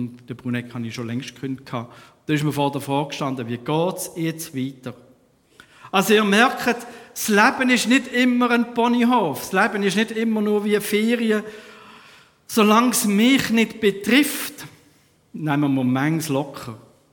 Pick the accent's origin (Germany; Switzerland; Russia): Switzerland; Reinach, Aargau; Ich bin zu Rheinach im Aargau aufgewachsen. Besser gesagt, mein Vater war Prediger noch in Wiel, St. Gallen, dort FEG. Und dann ist er auf Rheinach gekommen. Ich bin dort in die Schule. Hatte dort eigentlich eine unbeschwerte Kindheit gehabt.